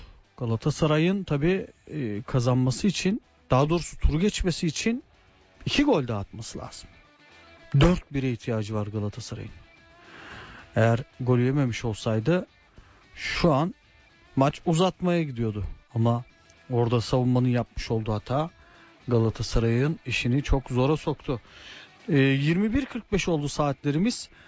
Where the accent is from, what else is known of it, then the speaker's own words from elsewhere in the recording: Sivas, Turkey; Mesela ben memleketim Sivas.